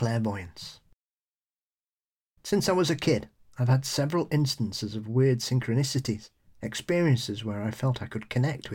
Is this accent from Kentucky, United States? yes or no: no; New Jersey, United States; I once ran into a classmate, let's call him Mark, whilst I was walking around London, and we're both from New Jersey.